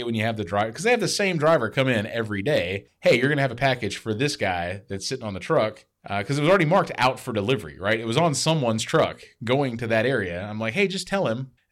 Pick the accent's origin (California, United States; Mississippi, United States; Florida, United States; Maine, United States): Mississippi, United States; Well, yeah, we're all from Mississippi. We can say that. We're from there.